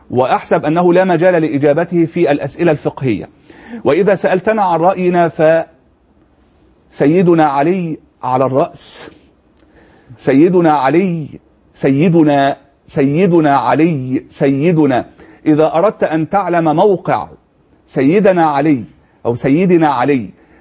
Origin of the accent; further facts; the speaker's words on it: Egypt; كالذين يعملون في الشرطة عندنا في مصر لابد أن يحلق اللحية